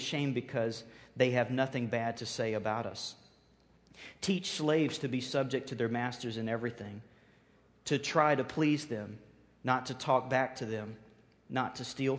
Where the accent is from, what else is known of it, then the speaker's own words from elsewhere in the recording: the South, United States; because I grew up in the South, every meal was like a sampling of the best the South has to offer as far as food.